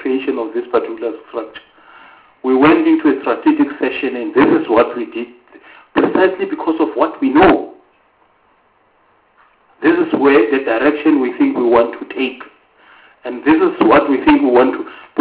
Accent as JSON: {"language": "English", "region": "Gauteng", "country": "South Africa", "said": "I'm from Gauteng"}